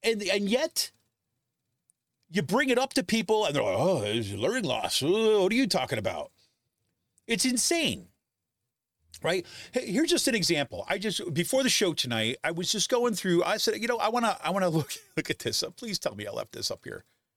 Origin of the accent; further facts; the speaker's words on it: Utica, New York, United States; center city, inner city Utica schools where I grew up in Utica, right?